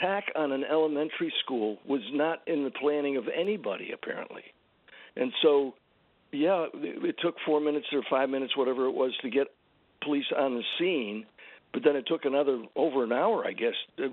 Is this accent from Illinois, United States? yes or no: no; San Antonio, Texas, United States; born there